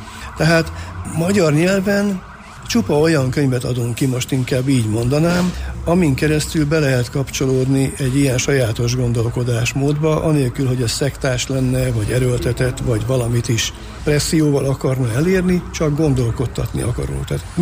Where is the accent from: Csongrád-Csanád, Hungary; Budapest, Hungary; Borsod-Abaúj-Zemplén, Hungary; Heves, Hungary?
Csongrád-Csanád, Hungary; Szeged; Egyébként én szegedi vagyok, és édesanyám a egyetemen dolgozott